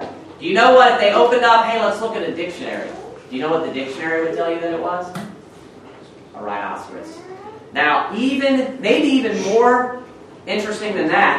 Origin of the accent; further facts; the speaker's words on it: Cincinnati, Ohio, United States; I grew up in the Cincinnati area. We used to go to the Cincinnati Zoo all the time.